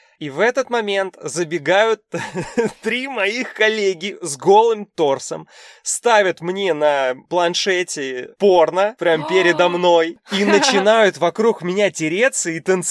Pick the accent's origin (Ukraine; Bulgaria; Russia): Russia; Voronezh, Voronezh Oblast; Была такая история в родном городе, в Воронеже.